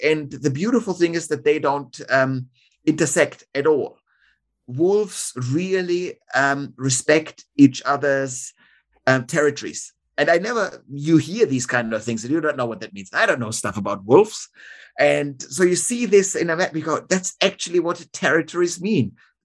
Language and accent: English; Munich, Bavaria, Germany; the second publisher was from my hometown of Munich.